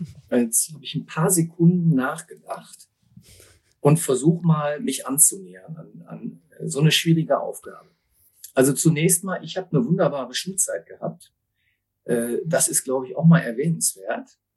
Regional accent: Essen, North Rhine-Westphalia, Germany; born there; Also als gebürtiger Essener, für die, die aus dem Ruhrgebiet kommen und das hören, ist das nicht ganz so einfach, dann in Gelsenkirchen zu arbeiten.

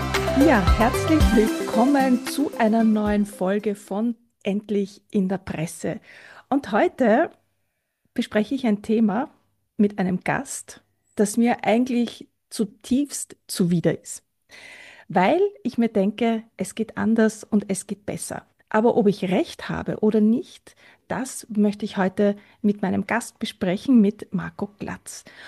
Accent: Austria; psychosozialer Berater heißt das bei uns in Österreich

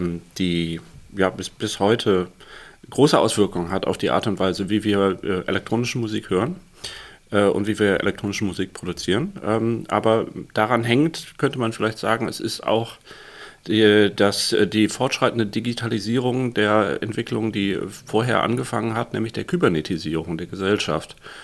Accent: Düsseldorf, North Rhine-Westphalia, Germany; die ja für mich als Düsseldorfer natürlich etwas ist, das wird man nie so richtig

